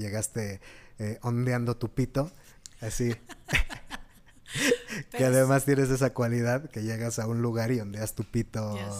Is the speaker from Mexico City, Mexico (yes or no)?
yes; Mexico City, Mexico; De Iztapalapa.